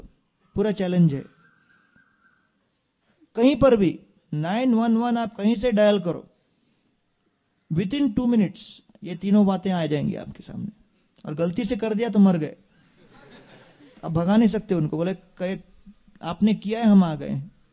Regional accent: Tamil Nadu, India; तो मैंने कहा मैं तमिल हूं यार

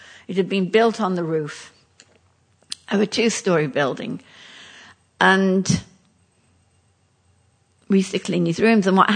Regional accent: England, United Kingdom; in London, obviously, I'm English

